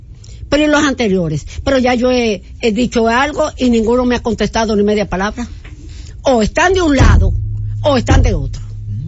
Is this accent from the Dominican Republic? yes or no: yes; Dominican Republic; No, yo lo que soy es dominicana consciente.